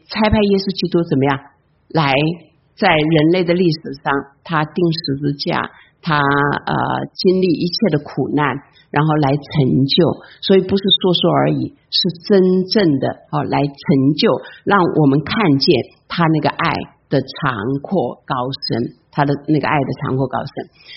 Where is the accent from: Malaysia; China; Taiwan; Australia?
China; 那在这里我就想到我们中国人讲哈，他说这个人很爱一个人